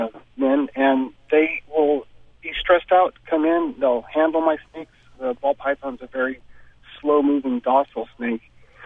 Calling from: Fremont, California, United States; I am from Fremont. I breed ball pythons.

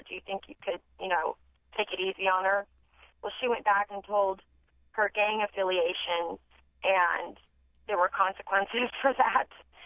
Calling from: Sacramento, California, United States; I'm from Sacramento, California

